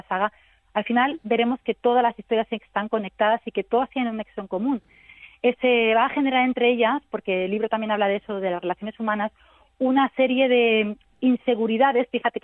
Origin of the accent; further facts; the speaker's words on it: Alicante, Valencian Community, Spain; born there; Alicante es un protagonista indiscutible, es una ciudad que yo he nacido aquí, yo soy alicantina, yo amo mi ciudad